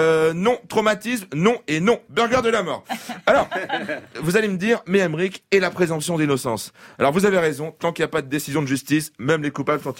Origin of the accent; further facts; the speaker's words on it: Hauts-de-France, France; Je vous ai dit que j'étais du Nord.